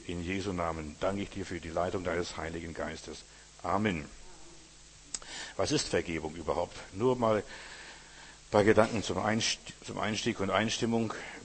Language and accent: German; Klaipėda, Klaipėda County, Lithuania; Ich bin mal in Memel, bin nach Hause gefahren, wo ich als Junge am Haff gespielt habe.